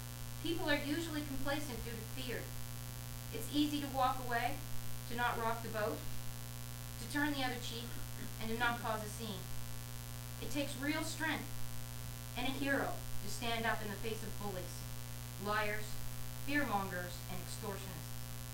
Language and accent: English; Canada; So I want to stand before you today as a free and proud Canadian